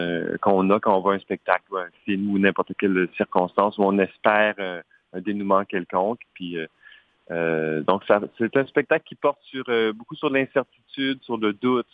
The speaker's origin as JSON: {"language": "French", "town": "Saskatoon", "region": "Saskatchewan", "country": "Canada", "tie": "born or raised there", "said": "dans le théâtre communautaire de la ville où j'ai grandi, en Saskatchewan, à Saskatoon, le théâtre communautaire La Troupe du Jour."}